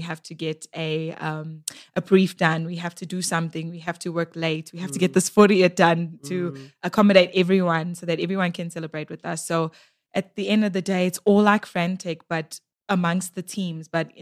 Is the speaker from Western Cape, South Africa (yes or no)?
no; Durban, KwaZulu-Natal, South Africa; now in Johannesburg, South Africa; I am originally from Durban, but now I reside in the beautiful JHB.